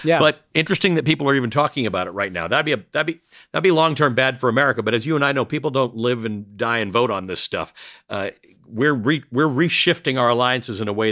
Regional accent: Canada; I'm from Canada.

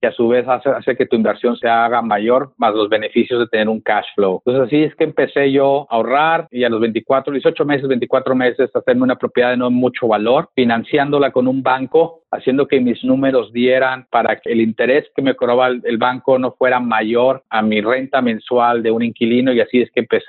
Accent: Monterrey, Nuevo León, Mexico; now in United States; soy originario de Monterrey. Tengo aquí en Estados Unidos ya 11 años.

